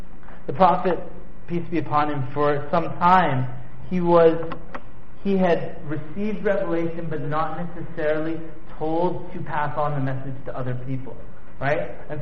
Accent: Winnipeg, Manitoba, Canada; remember growing up in Winnipeg

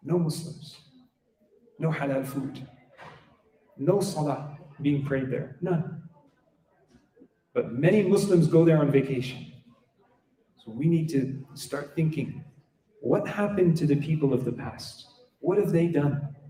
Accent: Quebec, Canada; I'm not from Ontario, sorry guys. I'm from Quebec. Je parle français. Je mange la poutine, okay?

